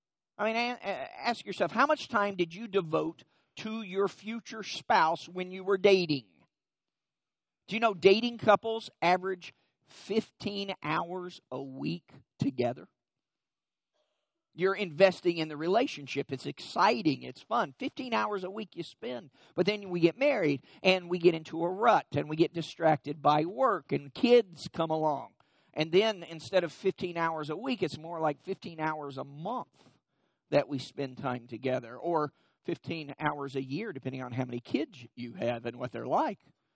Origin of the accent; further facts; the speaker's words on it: Lexington, Kentucky, United States; I'm from Lexington, Kentucky